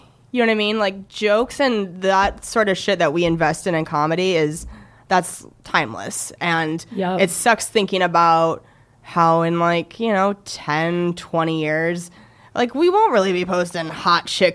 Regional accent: Spokane, Washington, United States; So I grew up in Spokane, Washington. So yeah, eastern part of Washington, kind of near Idaho.

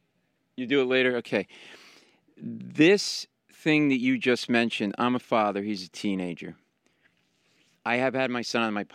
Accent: Rhode Island, United States; when I was a kid, I was a swimmer at a boys' club, and I grew up in Rhode Island.

